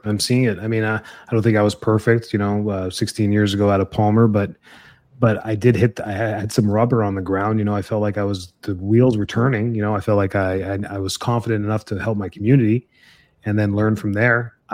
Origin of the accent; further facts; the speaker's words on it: Canada; You know my story. I'm from Canada and now I'm here.